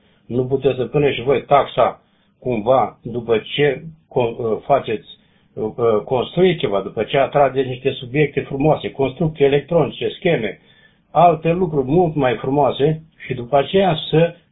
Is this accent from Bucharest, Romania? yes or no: no; Tecuci, Galați County, Romania; now in Germany; eu sunt din Tecuci, suntem acolo, deci suntem moldoveni